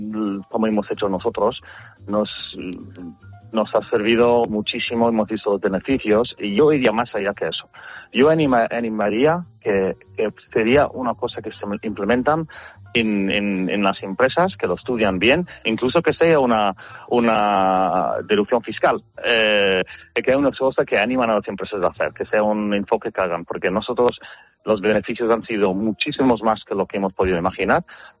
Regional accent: Australia; yo soy de origen australiano y tengo entendido que en mi país se hace bastante esas cosas.

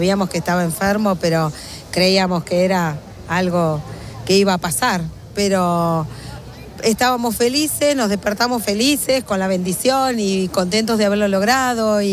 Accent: La Plata, Buenos Aires Province, Argentina; De La Plata, Argentina.

